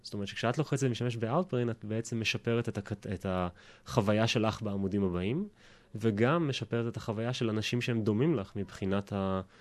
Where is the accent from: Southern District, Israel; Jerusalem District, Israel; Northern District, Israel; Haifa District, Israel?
Haifa District, Israel; Haifa; moved away as an adult; now in Australia; אני גדלתי בישראל, חיפאי במקור, למדתי בריאלי, שירתי בחיל אוויר, למדתי בטכניון, במדעי המחשב